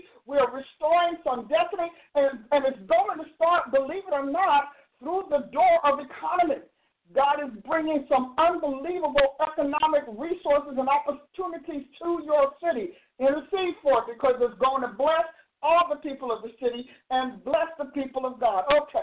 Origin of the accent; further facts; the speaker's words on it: Newark, New Jersey, United States; Hey, you know what? I grew up in Newark. What can I tell you?